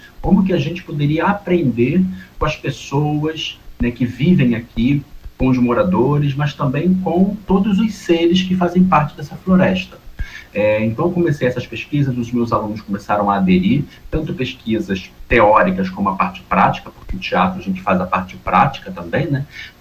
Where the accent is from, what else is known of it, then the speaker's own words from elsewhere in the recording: Rio de Janeiro, Brazil; moved away as an adult; now in Rio Branco, Brazil; que eu sou lá do Rio de Janeiro. Cheguei aqui em Rio Branco em 2017